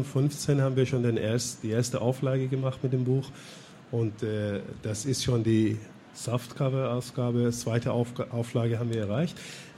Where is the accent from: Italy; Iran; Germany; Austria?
Iran; Also ich komme auch selber aus dem Iran und ich kenne einfach staatliche Zensur, die dann auch immer da ist.